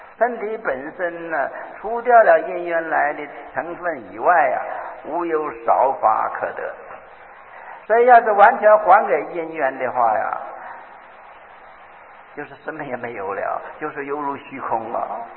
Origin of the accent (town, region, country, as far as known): China